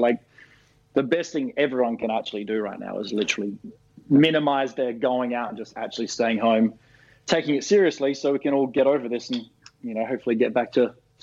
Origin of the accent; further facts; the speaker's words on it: Australia; now in New York, United States; It feels a bit scary being an Australian here